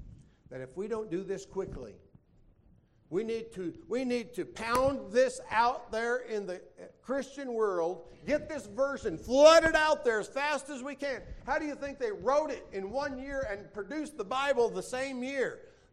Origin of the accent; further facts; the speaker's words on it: United States; But I have a problem with that because I'm an American.